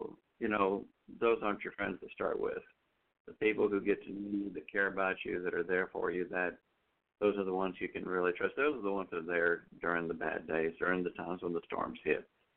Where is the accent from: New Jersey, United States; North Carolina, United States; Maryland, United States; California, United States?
Maryland, United States; Oh, well, I grew up on the East Coast, remember, in the colonial, Prince George's County.